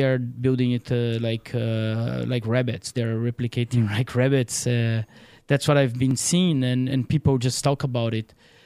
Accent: Brazil; first language Portuguese; English is a second language; now in Portugal; My kids, I wanted to have my kids learning my mother language, Portuguese. Mm. Brazil speaks Portuguese.

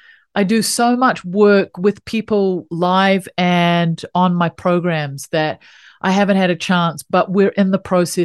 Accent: New Zealand; You can probably tell by my unique little accent that I come from the bottom of the world, a little country called New Zealand

